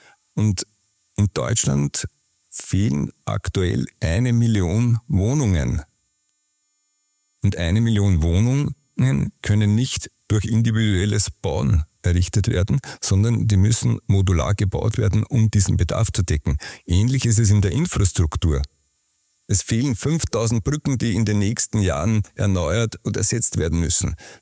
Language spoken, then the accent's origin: German; Austria; Als Österreicher fühle ich mich natürlich jetzt herausgefordert.